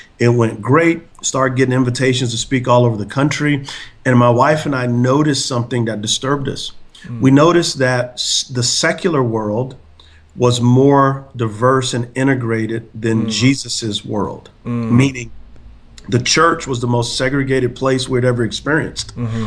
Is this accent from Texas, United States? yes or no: yes; San Antonio, Texas, United States; I'm from San Antonio, Texas. She's from Darby, Montana. I'm from the urban context.